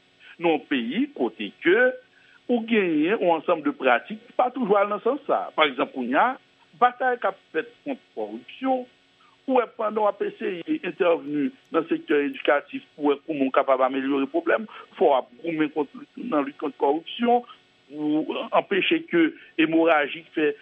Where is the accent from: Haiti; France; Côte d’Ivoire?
Haiti; Les Cayes, Sud; Vous comprenez que en tant que vrai sudiste caïen